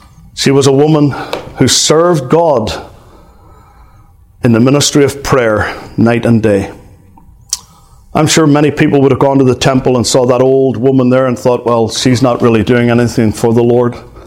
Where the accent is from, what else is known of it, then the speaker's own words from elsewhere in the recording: Northern Ireland, United Kingdom; my home country in Northern Ireland.